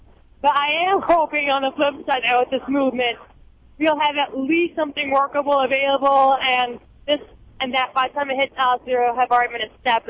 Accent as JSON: {"language": "English", "town": "Detroit", "region": "Michigan", "country": "United States", "said": "I am from the Detroit area in Michigan."}